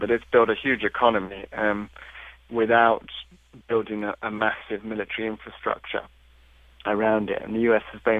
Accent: United Kingdom; I'm from Britain, and there's huge austerity cuts going on

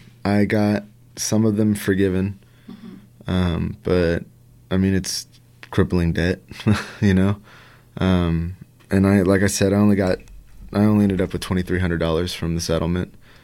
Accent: Texas, United States; I'm from Texas.

